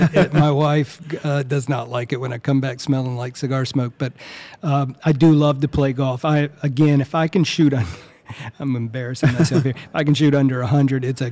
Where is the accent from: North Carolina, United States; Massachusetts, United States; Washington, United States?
North Carolina, United States; Now, I told you, I'm from Eastern North Carolina, Duplin County.